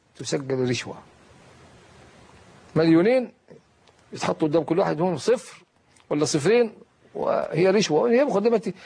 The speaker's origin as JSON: {"language": "Arabic", "town": "El Mahalla El Kubra", "region": "Gharbia", "country": "Egypt", "tie": "born or raised there", "said": "في مدينتي البسيطة المتواضعة المحلة الكبرى"}